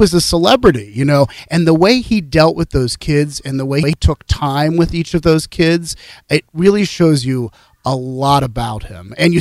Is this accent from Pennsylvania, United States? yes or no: yes; Pittsburgh, Pennsylvania, United States; They were so excited to hear I was from Pittsburgh.